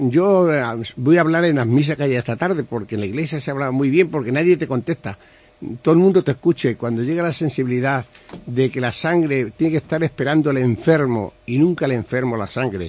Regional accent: Extremadura, Spain; me estiro y digo, soy extremeño

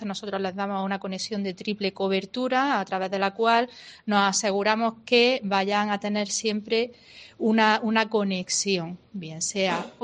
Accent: Granada, Andalusia, Spain; somos granadinos

